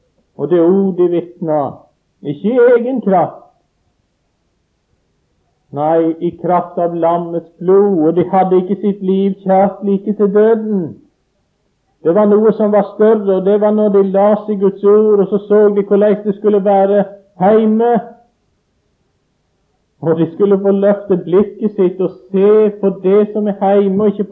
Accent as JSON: {"language": "Norwegian", "country": "Sweden", "second_language": "Norwegian", "said": "Hjemme i Sverige så synger vi en sang som lyder slik."}